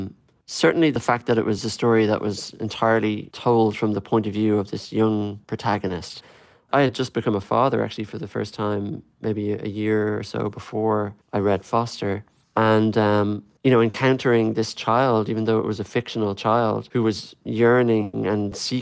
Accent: Dublin, Leinster, Ireland; I was raised bilingually in Dublin City. And my father's never actually spoken English to me. He just always has spoken Irish. I'm now raising my own children through the Irish language in Dublin City.

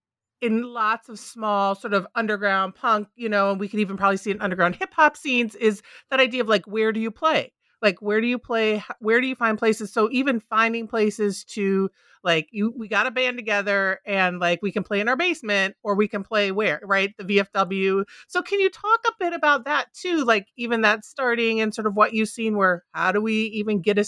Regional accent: Minnesota, United States; Because I grew up right outside of Minneapolis, right? Minneapolis, St. Paul.

